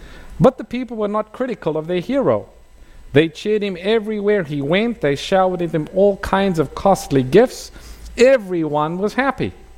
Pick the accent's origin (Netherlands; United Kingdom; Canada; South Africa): South Africa; moved away as an adult; I was born and raised in South Africa, as I think many of you know, and because I was born in South Africa, I am a South African citizen, and at 18, when I was about to leave the country, I got my South African passport